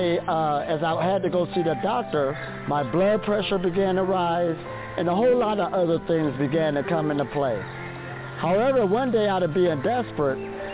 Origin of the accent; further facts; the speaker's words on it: Ohio, United States; Now, I grew up in Ohio, USA. And growing up in Ohio, USA, I grew up in a family where my mother made sure that we always had food within the household.